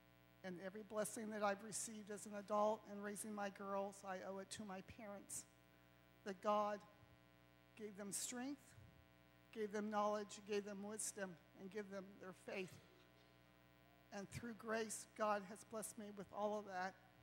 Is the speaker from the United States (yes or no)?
yes; Rockville, United States; now in Arizona, United States; I currently live out in Arizona. So I grew up in Rockville basically all my life.